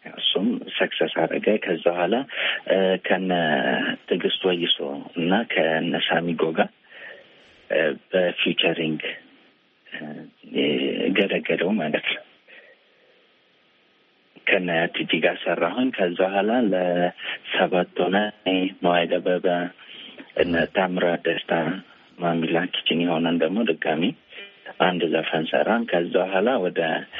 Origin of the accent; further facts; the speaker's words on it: Sodo, South Ethiopia, Ethiopia; ወላይታ ልኝ። እዛ ነው ተወልጄ ያደግኩት።